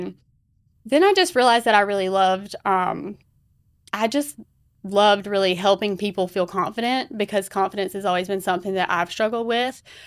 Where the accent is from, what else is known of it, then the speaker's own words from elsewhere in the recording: Norway, South Carolina, United States; Okay, so nobody ever knows the town that I'm from, but it's about an hour south of Columbia. The town is Norway.